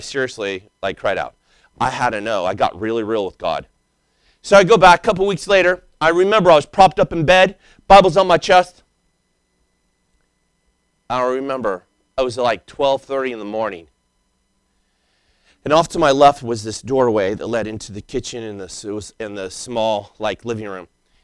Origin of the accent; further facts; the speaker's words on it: Idaho, United States; And, you know, I grew up in Idaho, and so we camped out a lot, and we had fires.